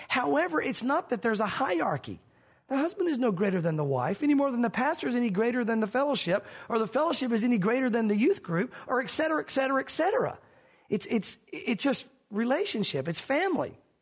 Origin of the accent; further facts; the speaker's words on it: the South, United States; Now, growing up in the South, we hear that a lot.